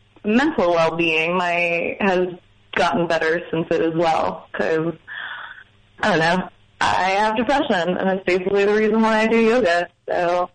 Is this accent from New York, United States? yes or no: yes; New York, United States; I grew up out on the East End, though.